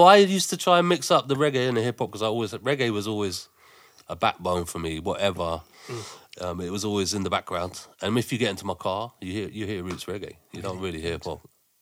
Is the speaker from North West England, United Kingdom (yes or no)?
no; Cambridge, East of England, United Kingdom; born there; Do you know what? I was born in a windmill in Cambridge.